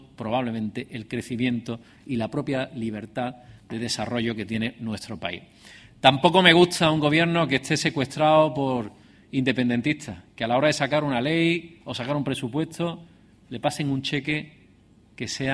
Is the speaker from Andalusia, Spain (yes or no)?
yes; Andalusia, Spain; como andaluz, como español, a mí no me gusta un gobierno con populistas